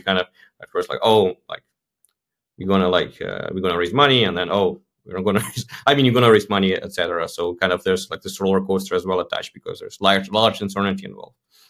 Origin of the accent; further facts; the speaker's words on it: Belarus; now in Poland; I'm actually in Poland right now, but I'm from Belarus originally.